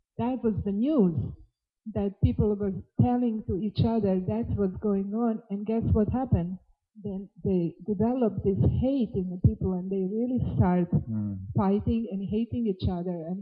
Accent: Serbia; also born or lived in Croatia; I'm from Serbia, but I was in Croatia. I joined the temple there and finished my college.

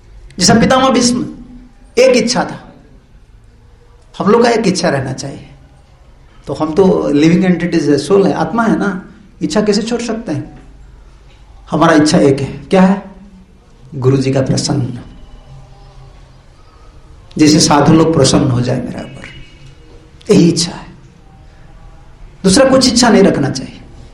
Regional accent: Odisha, India; first language Odia; Hindi is a second language; मेरा हिंदी इतना शुद्ध नहीं है, मैं उड़िया आदमी हूं, बोल देता हूं ऐसा आप लोग की कृपा से, मेरा मैं तो पढ़ता नहीं हूं हिंदी, मैं बंगाली ज्यादा पढ़ता हूं

